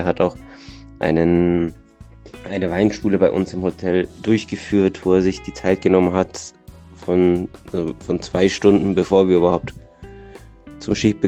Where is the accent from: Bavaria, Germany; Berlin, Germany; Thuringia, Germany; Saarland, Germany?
Bavaria, Germany; Straubing; ich bin 26 Jahre alt. Gebürtig aus Straubing